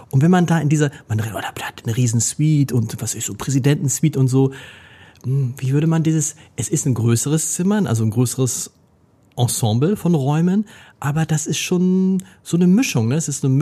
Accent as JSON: {"language": "German", "region": "Hamburg", "country": "Germany"}